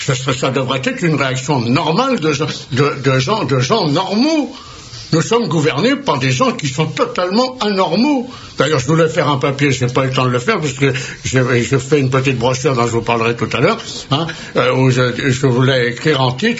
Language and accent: French; France; je suis français sur une terre chrétienne